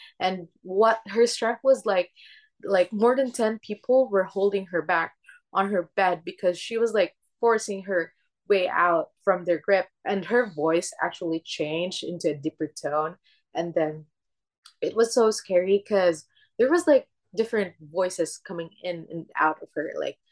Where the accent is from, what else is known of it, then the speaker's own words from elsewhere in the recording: Philippines; Philippines. And there's like a lot of things that happened to me when I was like, when I go back to my hometown, because it's really, really creepy there.